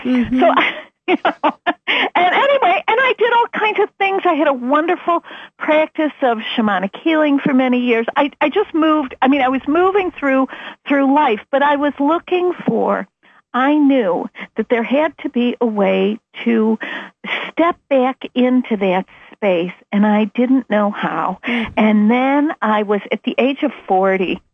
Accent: Midwest, United States; you know, I'm from the Midwest.

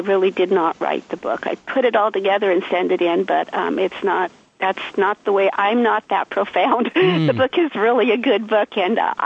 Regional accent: Rocky Ford, Colorado, United States; I was born and raised in Rocky Ford, Colorado. I've lived in Colorado all my life, except for the last about 6 months.

